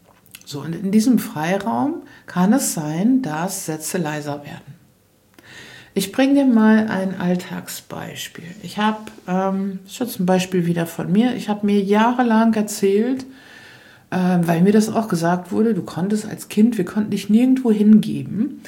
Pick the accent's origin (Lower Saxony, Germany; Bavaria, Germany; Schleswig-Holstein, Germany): Lower Saxony, Germany; ich komme aus Ostfriesland und das Hotel ist ganz nett.